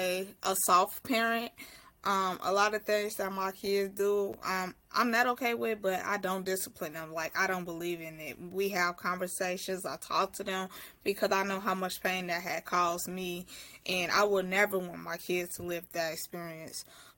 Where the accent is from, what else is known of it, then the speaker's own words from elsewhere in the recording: Chicago, Illinois, United States; I'm from Chicago, Illinois.